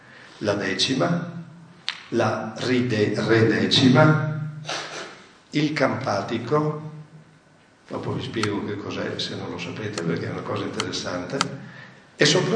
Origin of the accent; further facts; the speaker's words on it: Venice, Veneto, Italy; Io sono veneziano